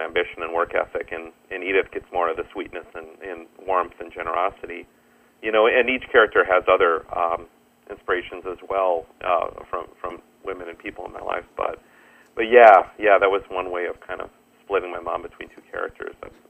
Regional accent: Minnesota, United States; This is the era of, in my home state of Minnesota, Hams, Schmidt, Grain Belt, you know, when they were the primary local beers

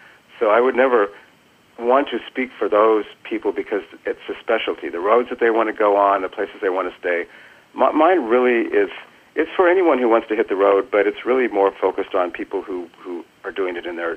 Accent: West Coast, United States; You know, I grew up on the West Coast. I grew up with my parents and my family doing road trips all over the Western U.S. and Canada.

